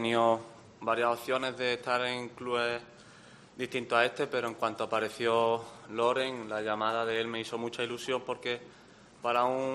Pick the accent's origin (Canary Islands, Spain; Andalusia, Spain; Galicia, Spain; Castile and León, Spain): Andalusia, Spain; Como andaluz es un orgullo